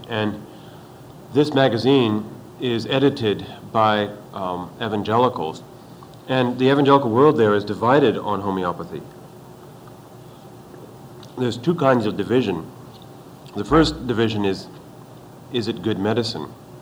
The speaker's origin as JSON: {"language": "English", "country": "France", "tie": "born or raised there", "said": "I was brought up in France."}